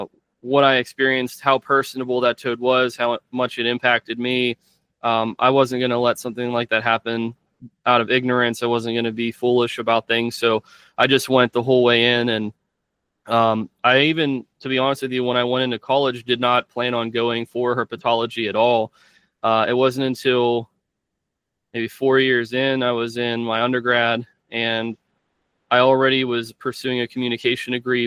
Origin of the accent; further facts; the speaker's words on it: Pennsylvania, United States; Did I want to pick southeastern animals, or did I want to pick northeastern animals since I was from Pennsylvania?